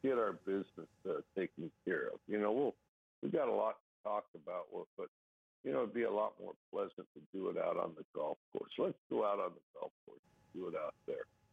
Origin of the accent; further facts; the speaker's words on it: Wyoming, United States; I grew up in Wyoming